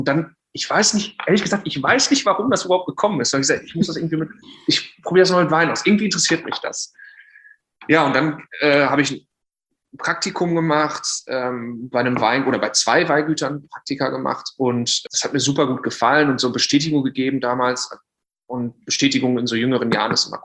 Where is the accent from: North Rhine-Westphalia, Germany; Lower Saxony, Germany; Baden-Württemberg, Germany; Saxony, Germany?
North Rhine-Westphalia, Germany; Also ich komme eigentlich aus, also bin aufgewachsen im Sauerland